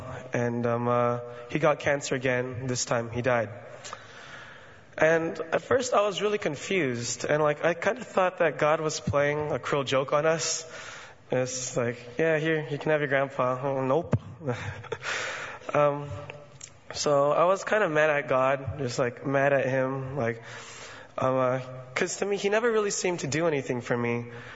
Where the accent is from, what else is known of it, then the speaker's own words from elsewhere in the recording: Guam; also born or lived in California; I was born into a military family. I was born in Guam, and I was raised in... I've kept moving back from Guam to California.